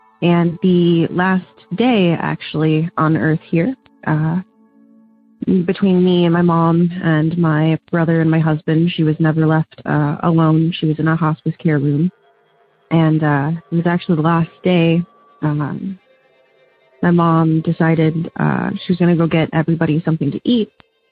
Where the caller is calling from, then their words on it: Oberlin, Ohio, United States; I'm calling from Oberlin, Ohio.